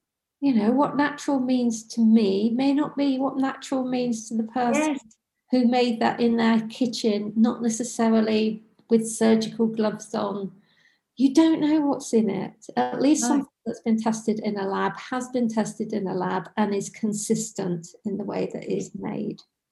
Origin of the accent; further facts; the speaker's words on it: Banbury, South East England, United Kingdom; Now, I'm from Banbury in Oxfordshire.